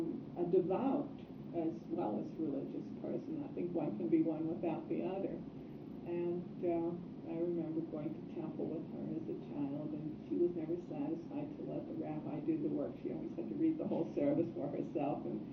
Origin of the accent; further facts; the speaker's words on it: Chicago, Illinois, United States; born there; also born or lived in Pittsburgh; I was born in Chicago. My older brother was born in Chicago.